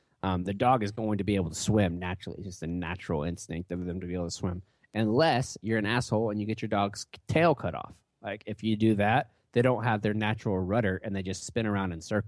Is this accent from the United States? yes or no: yes; Florida, United States; I'm a Florida guy, so it's nice to have a congressman on from my home state.